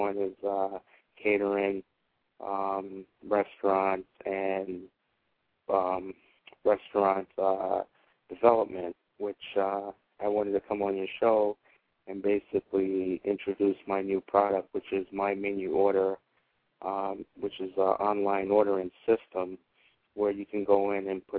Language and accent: English; Boston, Massachusetts, United States; now in Boiling Springs, United States; And I just been living here for 2 years now. I'm actually from Boston, the city of Boston.